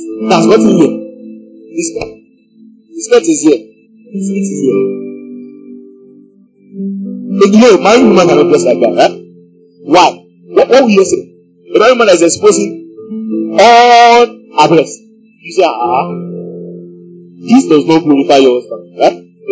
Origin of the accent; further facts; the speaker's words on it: Nigeria; There are other ways we have as Nigerian to show that we are submitted to our husband, right?